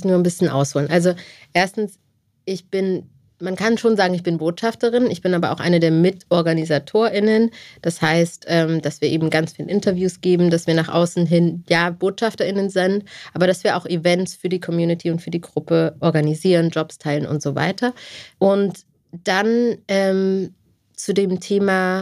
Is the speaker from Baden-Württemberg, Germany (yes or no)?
no; Rudolstadt, Thuringia, Germany; Ich bin aufgewachsen in einer kleinen Provinzstadt, Rudolstadt heißt sie, kennen die meisten Deutschen nicht, in Thüringen.